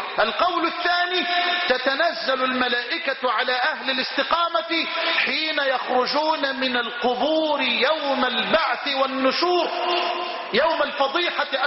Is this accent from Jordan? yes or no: no; Egypt; اللهم اجعل بلدنا مصر أمنا أمانا سخاء رخاء